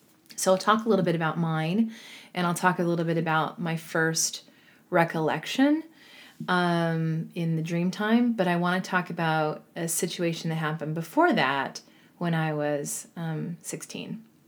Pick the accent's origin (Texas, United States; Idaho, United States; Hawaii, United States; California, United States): Idaho, United States; just like I did growing up in Idaho. Idaho is home to me.